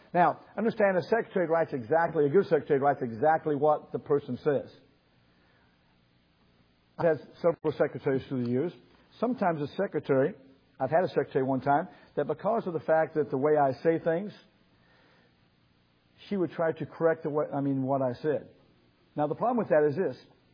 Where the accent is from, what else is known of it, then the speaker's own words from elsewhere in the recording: Secaucus, Missouri, United States; I'm, 57 years old. I'm married. I have 4 kids, 8 grandkids. I grew up in Secaucus, Missouri.